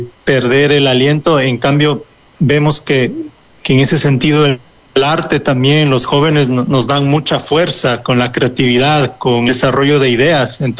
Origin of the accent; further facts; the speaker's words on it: Ecuador; moved away as an adult; now in Italy; yo soy de Ecuador y trabajo más o menos 10 años en el mundo de la música